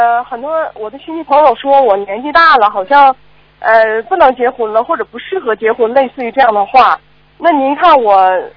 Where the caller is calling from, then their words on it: China; 我是从遥远的中国打过来的。